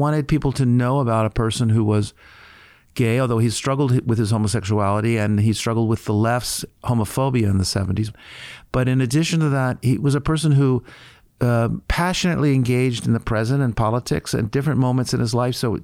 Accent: United States; So, I mean, as a North American, as an American who's writing about Brazil

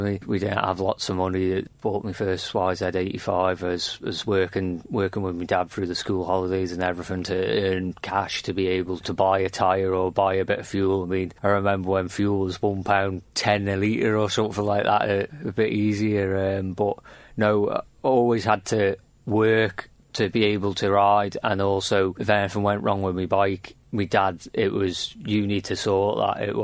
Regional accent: Jurby East, Isle of Man; I'm from Jerby East and I'm competing in this year's Manx Grand Prix.

